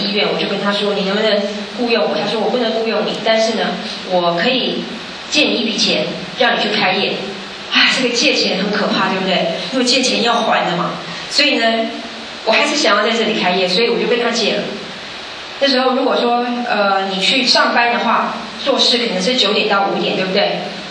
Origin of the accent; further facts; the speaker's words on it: Taiwan; moved away as an adult; also born or lived in Kansas; 你知道我是台湾来的，那个地方一年四季如春。